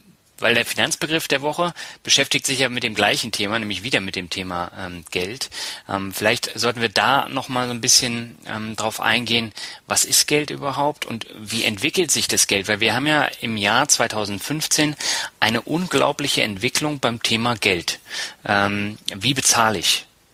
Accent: Berlin, Germany; also born or lived in Lübeck; ich bin ja nicht in Norddeutschland groß geworden. Ich bin zwar hier geboren, aber ich bin in Berlin groß geworden.

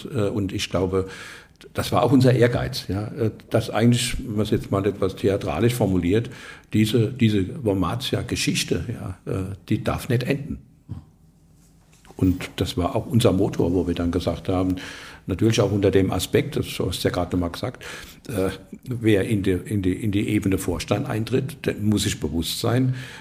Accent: Worms, Rhineland-Palatinate, Germany; wenn du irgendwo hinkamst, ja, und ich sagte, ich komme aus Worms

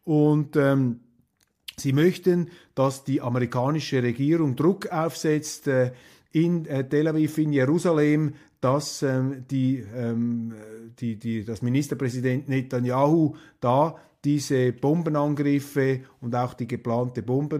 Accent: Switzerland; da bin ich natürlich als Schweizer auch leicht überfordert

